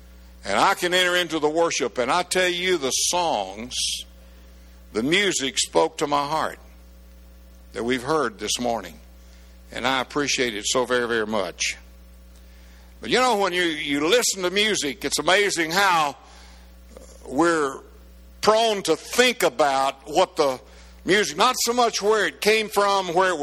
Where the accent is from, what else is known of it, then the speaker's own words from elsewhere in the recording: the South, United States; I still swell with pride because I was raised in the South.